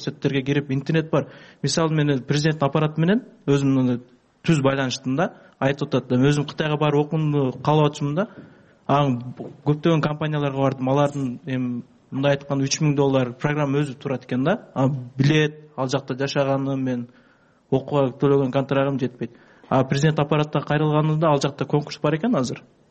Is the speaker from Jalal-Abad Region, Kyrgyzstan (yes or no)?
yes; Jalal-Abad, Jalal-Abad Region, Kyrgyzstan; Региондон келгем, Жалал Абаддан.